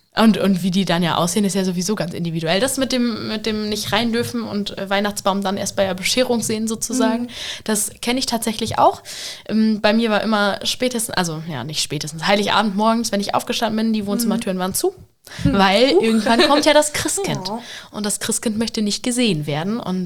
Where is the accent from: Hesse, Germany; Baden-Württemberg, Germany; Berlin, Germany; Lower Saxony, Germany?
Lower Saxony, Germany; Vechta; bei mir in meinem Heimatdorf in Vechta